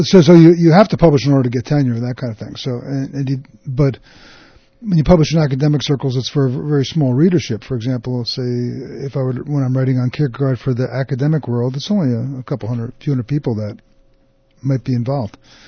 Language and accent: English; Jersey Shore, New Jersey, United States; I have a tendency to mumble and speak 100 miles an hour. Yeah. Because I'm from the Jersey Shore.